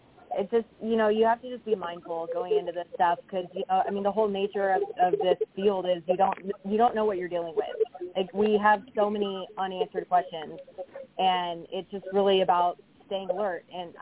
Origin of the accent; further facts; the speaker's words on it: Texas, United States; now in California, United States; Like being a Texan in California, like I've noticed that I don't mind.